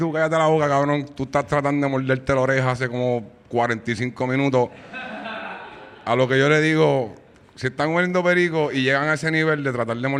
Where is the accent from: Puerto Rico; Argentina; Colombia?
Puerto Rico; Bayamón; Pues yo soy de Bayamón